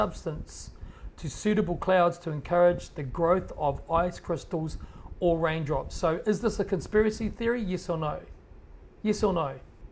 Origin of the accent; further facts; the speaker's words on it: Auckland, New Zealand; Because I grew up in Auckland for most of my life and I don't ever remember seeing clouds like that.